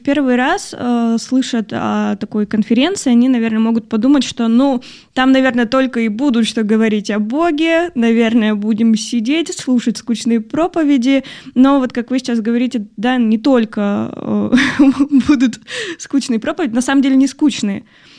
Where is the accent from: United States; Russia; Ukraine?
Russia; Yekaterinburg, Sverdlovsk Oblast; по моему родному городу Екатеринбургу тоже скучаю.